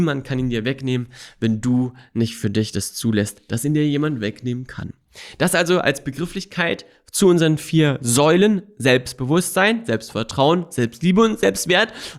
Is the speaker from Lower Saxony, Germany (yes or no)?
yes; Melle, Lower Saxony, Germany; Ich war früher ein richtiger Heimscheißer und bin in meinem kleinen Ort Melle groß geworden, meine Heimat, mein Zuhause, in einem Mehrgenerationenhaus mit meiner Omi, mit meinem Opi, mit meinen Eltern, mit meiner großen Schwester, ganz vielen Haustieren.